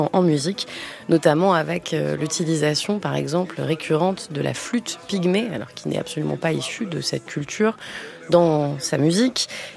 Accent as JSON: {"language": "French", "country": "Cameroon", "tie": "born or raised there", "said": "quand j'étais petit, à l'école, au Cameroun"}